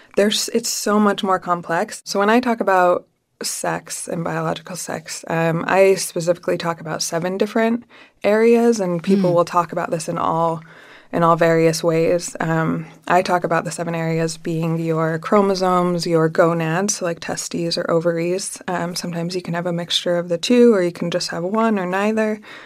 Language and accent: English; Utah, United States; And as a kid, because I grew up in Utah and I had to be a woman